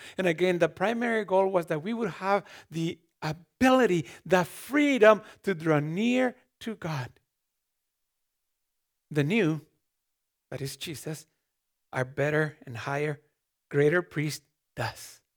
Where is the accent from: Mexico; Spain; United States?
Mexico; I grew up in Mexico, and you know, we walked almost everywhere